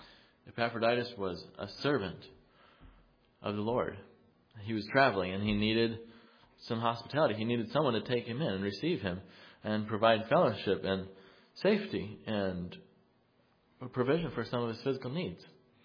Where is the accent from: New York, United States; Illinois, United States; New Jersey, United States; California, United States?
New York, United States; Like, I'm from New York. She's from Michigan.